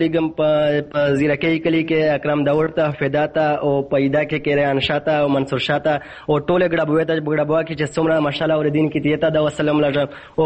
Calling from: Khyber Pakhtunkhwa, Pakistan; زه د شمالي وزیرستان د میری لیسې نه خبرې در سره کوم.

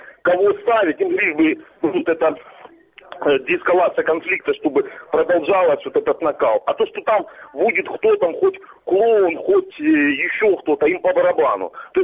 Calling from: Donetsk Oblast, Ukraine; я з Донецької області.

